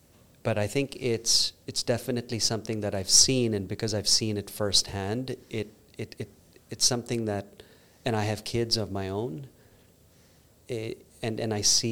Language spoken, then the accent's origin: English; Philippines; also born or lived in India; So I grew up in Southeast Asia, and I was born in India, but I grew up in the Philippines.